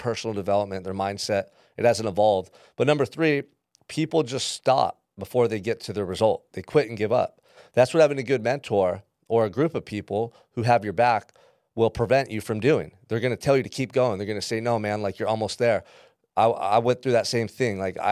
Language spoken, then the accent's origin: English; Santa Barbara, California, United States; And it was really cool because Will lived here in Santa Barbara. He lived in my hometown, so he was close to me.